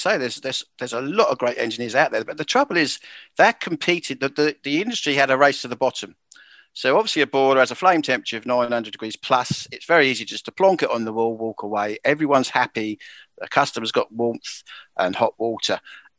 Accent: Norwich, East of England, United Kingdom; if we go back to where I grew up near Norwich

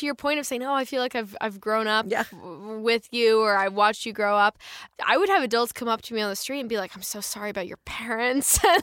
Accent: Chicago, Illinois, United States; I'm from Chicago, and I got involved in doing print work and commercials in Chicago kind of as a hobby

